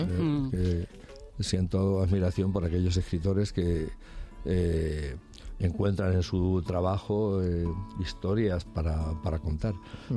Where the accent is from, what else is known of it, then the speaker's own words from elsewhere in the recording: Castilla-La Mancha, Spain; De donde yo soy, Monterrey Toledo.